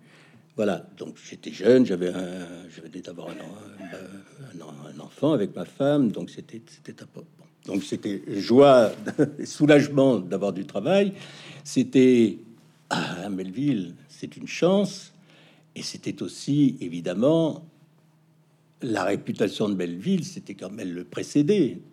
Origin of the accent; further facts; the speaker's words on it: Marseille, Provence-Alpes-Côte d'Azur, France; moved away; moi, j'étais provincial, je venais de Marseille. Quand je suis arrivé à Paris